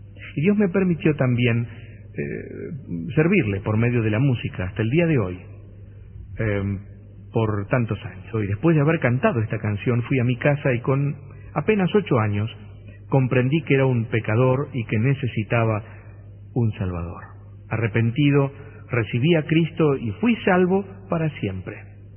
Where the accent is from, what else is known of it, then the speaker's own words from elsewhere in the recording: Argentina; also born or lived in Spain; vivo en Argentina, aunque soy español por nacimiento y, como suelo decir, por convicción. Aunque amo esta bendita tierra a la cual llegué, o mejor dicho, me trajeron cuando solo tenía un año y medio, de la mano de una familia de inmigrantes